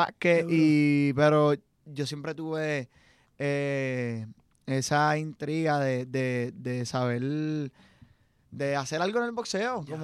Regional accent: Bayamón, Puerto Rico; De allá de Bayamón, sí. Ya está. Soy de Royal Town, pero como tal, yo estaba todo el tiempo en Redbird, Monterrey, porque yo desde pequeño ahí, sí.

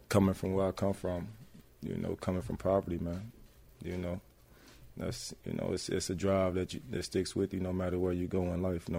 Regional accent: South Carolina, United States; I'm not from Houston. I'm from South Carolina, so I really don't understand much about that.

